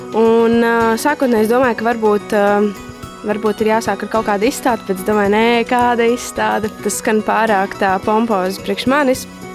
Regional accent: Jelgava, Latvia; esmu no Jelgavas.

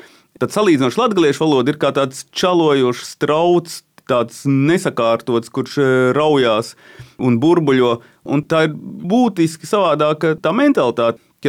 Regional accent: Riga, Latvia; born there; es kā latgalietis, kad to ir Rīgā dzimis latgalietis

